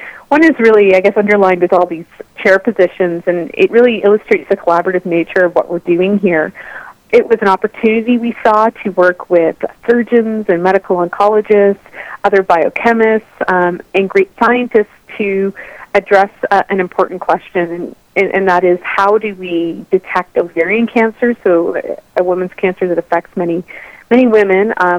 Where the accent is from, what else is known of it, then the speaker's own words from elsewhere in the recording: Ontario, Canada; I am originally from Ontario.